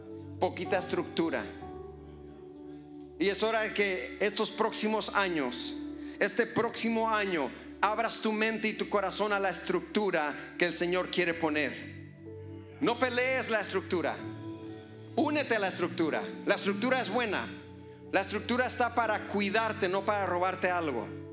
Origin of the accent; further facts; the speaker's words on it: Mexico; Tú sabes que como buenos mexicanos siempre we make it happen, pase lo que pase.